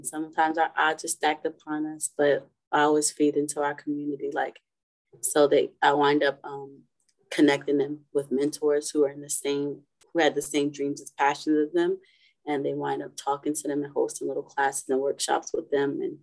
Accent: Willingboro, New Jersey, United States; because I'm from Willingboro, so it's a small town outside of Trenton, and we're like an hour and a half from New York and like 30 minutes from Philadelphia.

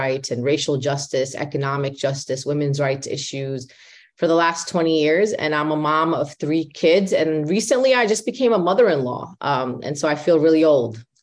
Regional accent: Brooklyn, New York, United States; accent: New York; raised Brooklynite from New York. That's a very, very important part of my identity and explains my nice heavy accent from New York. And I am a Palestinian Muslim American, a daughter of immigrants

